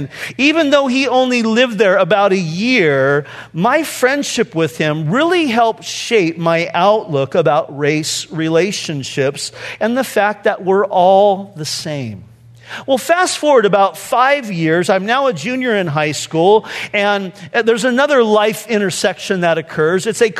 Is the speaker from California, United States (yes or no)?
yes; Santa Ana, California, United States; You know, I grew up in Santa Ana, California, about 2 miles from the Costa Mesa border.